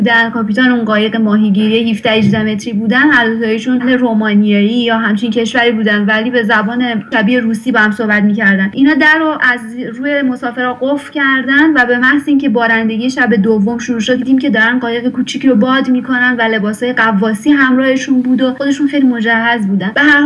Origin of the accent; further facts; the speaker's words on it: Iran; moved away; 6 سال پیش از ایران اومدم بیرون و 7-8 ماه هم توی ترکیه زندگی کردم.